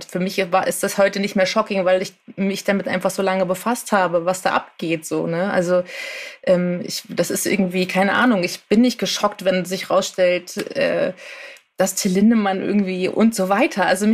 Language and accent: German; Berlin, Germany; Jahrgang 83, natürlich zur Jahrtausendwende in den frühen Nullerjahren irgendwie als Berlinerin